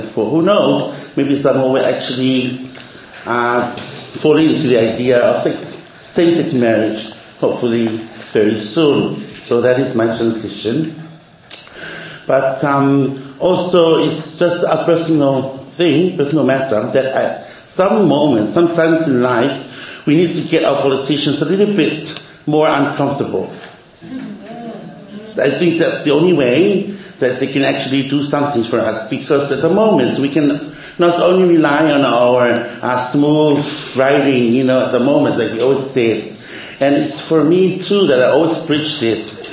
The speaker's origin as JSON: {"language": "English", "country": "Samoa", "tie": "born or raised there", "said": "Because back home, when I've been born and raised in Samoa"}